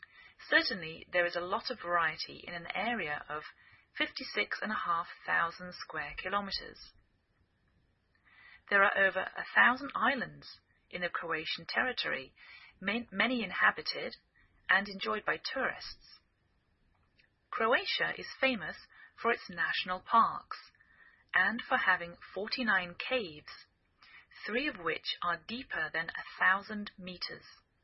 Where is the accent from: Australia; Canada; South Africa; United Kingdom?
United Kingdom; England; now in United States